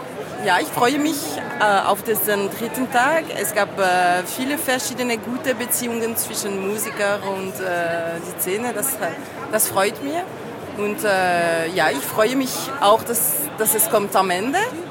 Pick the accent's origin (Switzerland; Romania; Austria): Switzerland; Romandy; German is a second language; Ich komme aus dem Romandie.